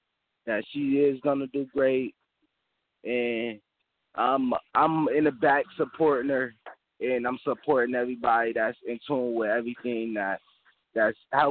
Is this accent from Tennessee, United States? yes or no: no; Rochester, New York, United States; yeah, I'm from